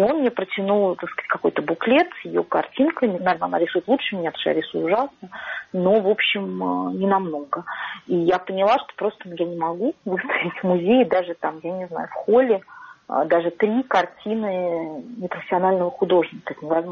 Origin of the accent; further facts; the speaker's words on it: Moscow, Russia; я, конечно, буду на русском говорить и скажу, что я из Москвы